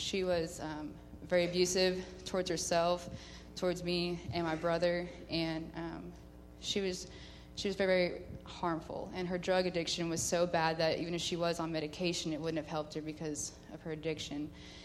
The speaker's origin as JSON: {"language": "English", "town": "El Dorado", "region": "Kansas", "country": "United States", "said": "Well, I'm from El Dorado, Kansas, and 25 years old."}